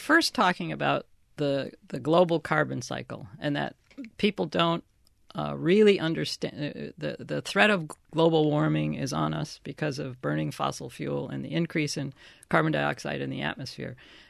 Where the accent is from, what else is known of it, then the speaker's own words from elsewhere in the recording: Michigan, United States; that book was so important because I grew up on Lake Superior, and so I was really connected to that map of Michigan and the Great Lakes.